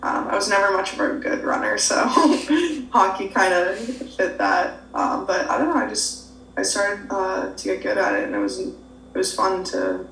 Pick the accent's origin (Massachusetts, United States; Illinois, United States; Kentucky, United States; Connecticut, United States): Massachusetts, United States; Beverly; Yeah, so I'm from Beverly, Massachusetts, so not too far, about 35, 40 minutes north of here